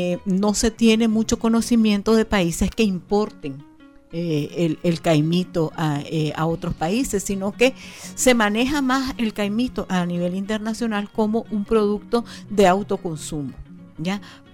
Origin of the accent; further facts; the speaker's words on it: Nicaragua; nuestros retos ahora como como nicaragüenses